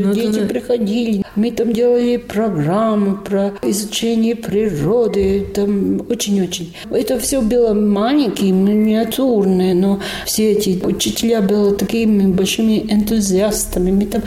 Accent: Courland, Latvia; Но я курляндка. Моя мама курлянка, моя бабушка вообще родилась курлянкой.

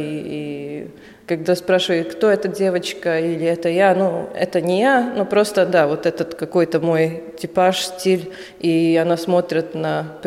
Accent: Latgale, Latvia; А так тут еще я сама из Латгалии, и тут две картины посвящены, да, вот этой деревне, потому что это тоже как бы часть моей жизни очень.

